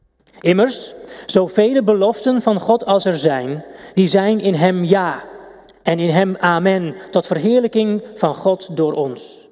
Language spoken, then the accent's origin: Dutch; Overijssel, Netherlands; now in Almelo, Netherlands; Ik kom uit Twent, ik ben Almeloer inmiddels, dat is al 6 jaar.